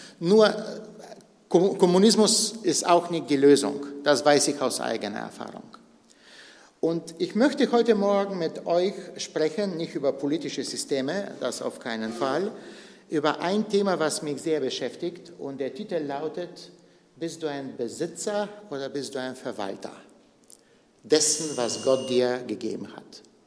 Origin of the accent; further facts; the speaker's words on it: Bulgaria; Es gab ein Sprichwort bei uns in Bulgarien, nämlich das, was mir gehört, gehört mir, das, was dir gehört, gehört uns allen.